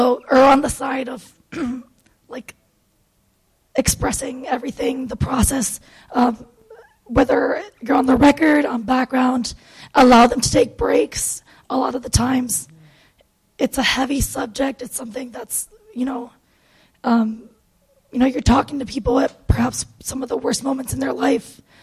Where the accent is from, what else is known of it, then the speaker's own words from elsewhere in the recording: Puerto Rico; So I'm from Puerto Rico, and I've done some stories there.